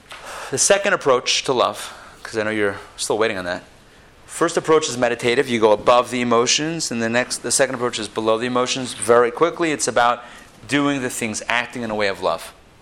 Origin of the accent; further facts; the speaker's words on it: Pittsburgh, Pennsylvania, United States; I'm from Pittsburgh also, just so you know, in case no one knew.